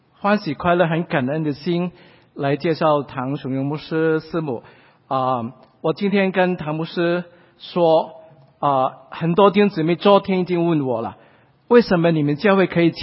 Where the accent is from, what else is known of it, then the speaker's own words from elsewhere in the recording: Hong Kong; 因为我从小在香港长大的时候呢，我是基督徒